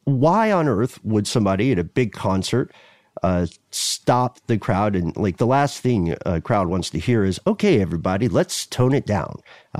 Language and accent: English; Atlanta, Georgia, United States; And, you know, look, we're from Atlanta. We understand how disappointing sports events can be